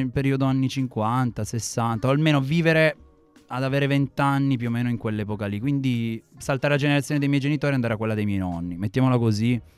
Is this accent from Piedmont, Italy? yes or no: yes; Turin, Piedmont, Italy; e io sono di Torino.